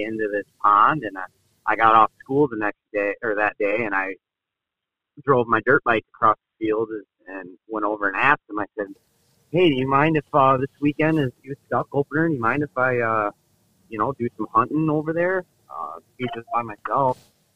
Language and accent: English; Port Clinton, Ohio, United States; I was born in Fort Clinton, Ohio. If you look at Ohio, there's a peninsula at the northern part right in the center, and I lived right on that peninsula on Lake Erie.